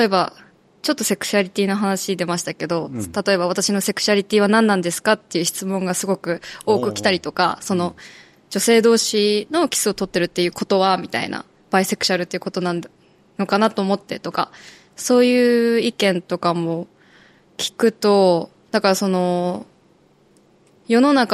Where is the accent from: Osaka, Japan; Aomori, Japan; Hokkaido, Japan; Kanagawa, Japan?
Aomori, Japan; 私、青森出身なんですね。で、めっちゃ田舎で、